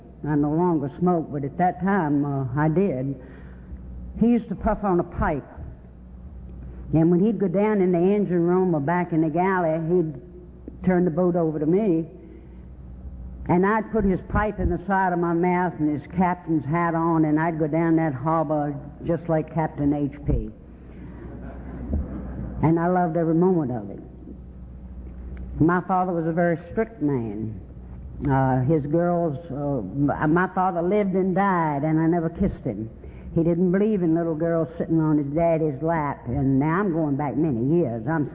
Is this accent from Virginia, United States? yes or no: yes; Virginia, United States; I was born and raised in Virginia, and if there are any Virginians in the room, I hope I don't step on your toes